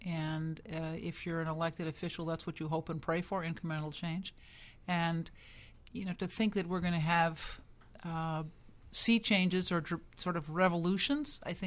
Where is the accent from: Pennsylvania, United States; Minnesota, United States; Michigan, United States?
Minnesota, United States; I grew up in Minnesota, and out of the 50 states, George McGovern carried one, my home state of Minnesota.